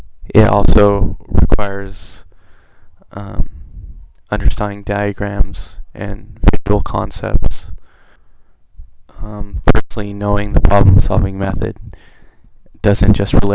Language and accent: English; Chula Vista, California, United States; also born or lived in San Diego; I was born in San Diego at the Balboa Naval Hospital. I originally grew in Chula Vista, and I've moved to Bonita from then.